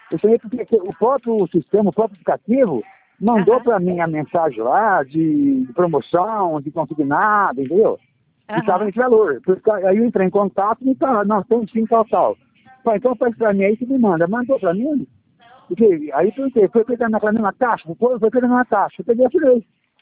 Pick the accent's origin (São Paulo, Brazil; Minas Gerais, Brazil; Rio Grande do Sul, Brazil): São Paulo, Brazil; Matão; a minha cidade é Matão